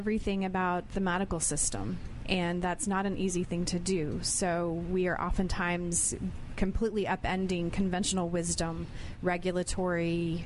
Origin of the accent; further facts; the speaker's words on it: Texas, United States; Originally, I'm from West Texas.